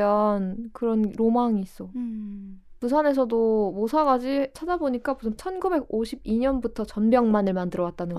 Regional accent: Incheon, South Korea; 나도 인천 사람인데

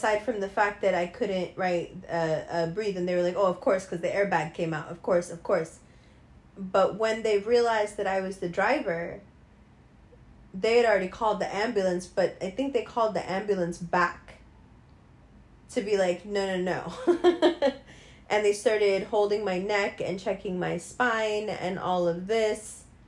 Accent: New York, United States; I was really far away from the steering and the airbag, but that's just because I'm from New York.

